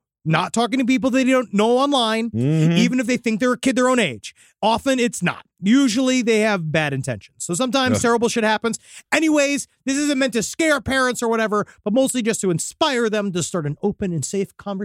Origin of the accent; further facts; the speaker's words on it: Salt Lake City, Utah, United States; I grew up in Salt Lake City. No, I'm not a Mormon.